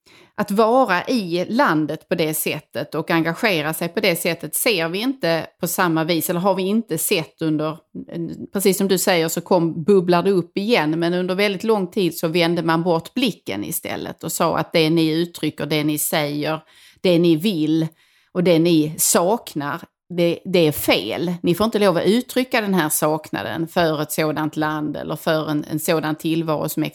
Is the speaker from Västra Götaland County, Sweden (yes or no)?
no; Skåne, Sweden; eftersom jag kommer från Skåne och nordvästra Skåne